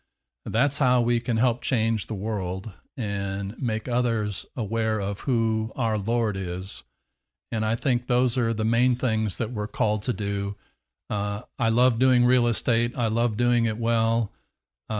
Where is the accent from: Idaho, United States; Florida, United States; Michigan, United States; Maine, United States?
Florida, United States; Orlando; I'm from Orlando, and I'm a real estate developer